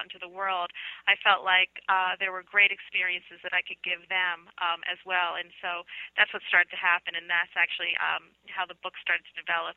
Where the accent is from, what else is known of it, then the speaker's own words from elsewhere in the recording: Philadelphia, Pennsylvania, United States; I grew up in Northeast Philadelphia, so there weren't actually a lot of animals around.